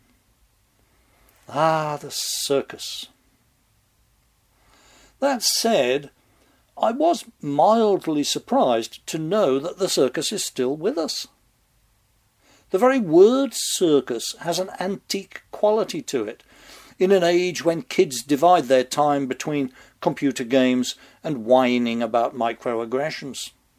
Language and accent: English; England, United Kingdom; In my hometown in England, we used to get the circus once a year.